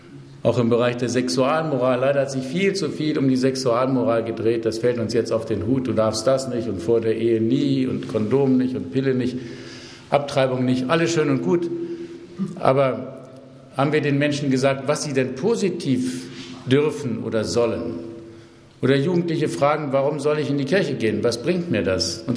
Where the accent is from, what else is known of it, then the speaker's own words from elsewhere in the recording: Hanover, Lower Saxony, Germany; now in Vienna, Austria; Ich bin zwar so seit 20 Jahren in Wien, aber geboren in Norddeutschland, in Hannover. Mein Vater kam aus Schlesien, meine Mutter aus Pommern, geflohen, vertrieben und sind dann gelandet in Hannover. Und da bin ich aufgewachsen